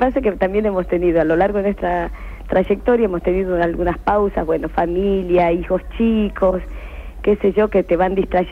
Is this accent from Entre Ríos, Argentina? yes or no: no; Jujuy, Argentina; Sí, no, somos de la quebrada, sí. Somos jujeñas, esencialmente.